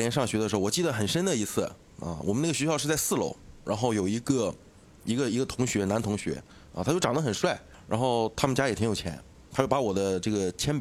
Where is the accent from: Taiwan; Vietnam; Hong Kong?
Hong Kong; 然后老师就介绍了我是香港的，